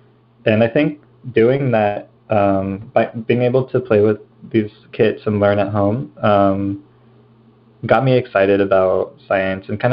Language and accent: English; California, United States; I grew up here in the Bay Area, and was really fortunate to have two parents that were, they were engineers in the 70s in Silicon Valley.